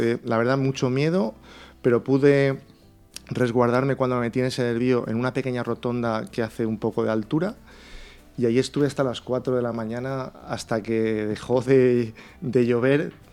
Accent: Cheste, Valencian Community, Spain; camino a Cheste, sí, mi pueblo.

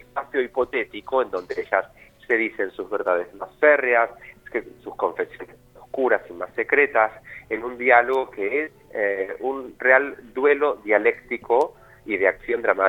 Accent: Argentina; soy argentino por si no se dieron cuenta

